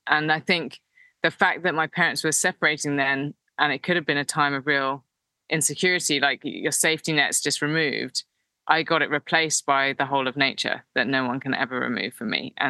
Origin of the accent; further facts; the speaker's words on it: London, United Kingdom; I was growing up in London